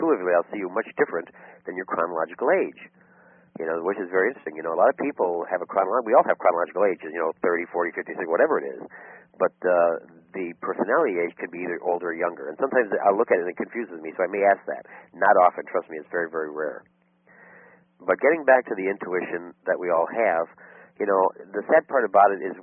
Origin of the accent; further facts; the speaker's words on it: Chicago, Illinois, United States; I've been on radio and television for over 20 years in Chicago and worldwide. I am from Chicago. I was born and raised here.